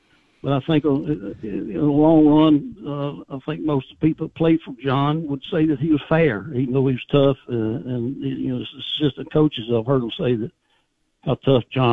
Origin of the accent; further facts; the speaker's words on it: Lynchburg, Virginia, United States; I can remember my older brothers and my sister telling me that when we were raised in Lynchburg